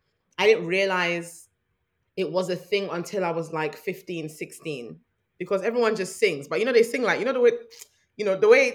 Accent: Ghana; I am Ghanaian, quarter Nigerian. You know, my dad's mom is Nigerian.

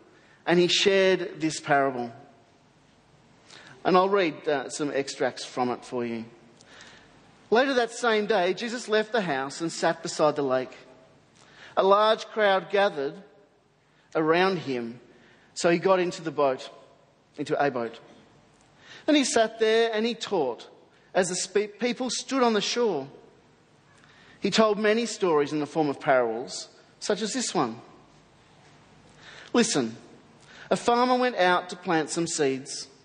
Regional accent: Melbourne, Victoria, Australia; I'm from Melbourne, Australia

